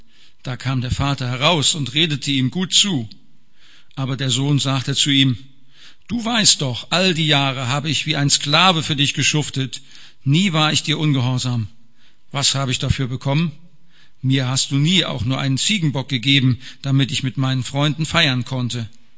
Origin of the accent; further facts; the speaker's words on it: Rendsburg, Schleswig-Holstein, Germany; Also ich komme aus Rendsburg, arbeite bei der Post in Kiel